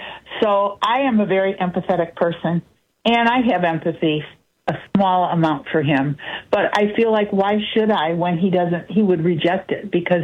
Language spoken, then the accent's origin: English; Chicago, Illinois, United States; I know about him. I'm from Chicago. He's from around Chicago.